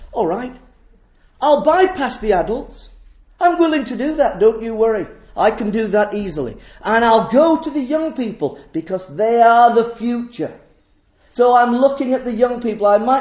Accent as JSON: {"language": "English", "town": "Clayton West", "region": "Yorkshire and the Humber", "country": "United Kingdom", "tie": "born or raised there", "said": "When I was a boy, I grew up in Clayton West from being about 12 years of age."}